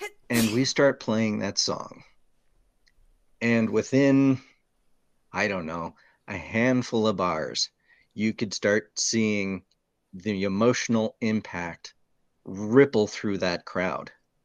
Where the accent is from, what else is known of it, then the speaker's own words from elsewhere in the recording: Duluth, Minnesota, United States; I grew up in Duluth, right on Lake Superior. So there's big maritime area there.